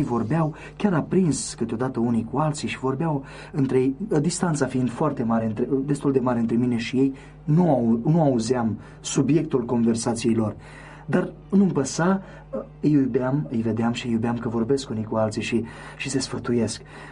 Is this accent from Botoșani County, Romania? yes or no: no; Brăila, Brăila County, Romania; în Brăila, că mi-e orașul natal